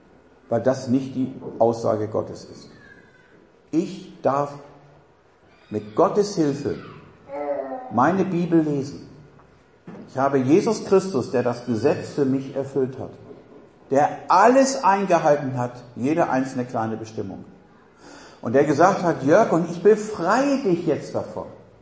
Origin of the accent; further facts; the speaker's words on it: Germany; Aber ich bin Deutscher, ich brauche eine Ampel und ich brauche ein Stoppschild, versteht ihr?